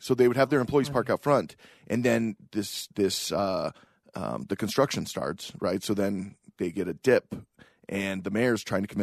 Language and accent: English; Caldwell, Idaho, United States; And I mean, I grew up in Caldwell, and it was always this running joke